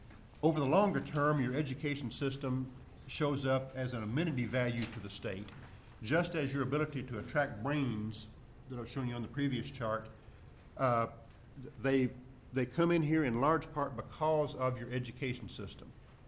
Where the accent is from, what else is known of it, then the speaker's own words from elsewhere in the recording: the South, United States; From my accent, you can tell I'm from the South.